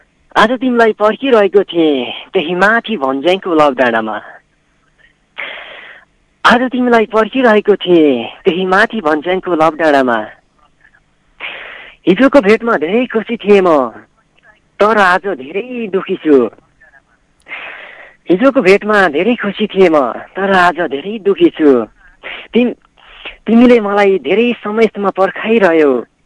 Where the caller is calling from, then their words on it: Mane Bhanjyang, Koshi Province, Nepal; हजुर म भोजपुरको friendship media group माने भन्ज्याङबाट एउटा छत्री हो त।